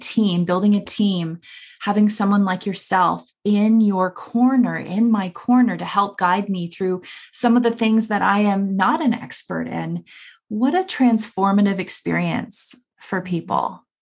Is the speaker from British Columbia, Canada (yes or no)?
no; Ontario, Canada; I cannot believe, honestly, that we're both from Southwestern Ontario, that we're baseball families, three kids, all the things.